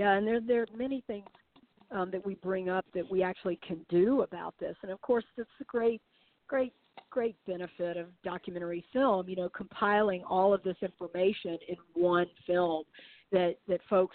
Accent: the South, United States; it's also partially a memoir of mine growing up in the South with my family's involvement in slave ownership.

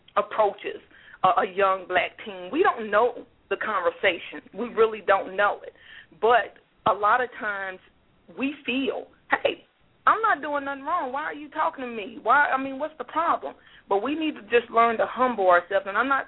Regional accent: Kansas City, Missouri, United States; I'm from Kansas City, Missouri.

